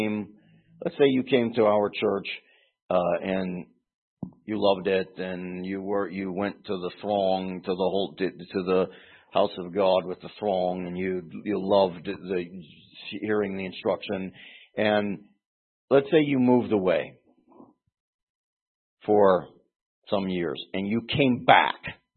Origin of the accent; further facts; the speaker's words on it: Pennsylvania, United States; from years ago, Western Pennsylvania, growing up in Western Pennsylvania when I was a kid, what people call soda, it was pop.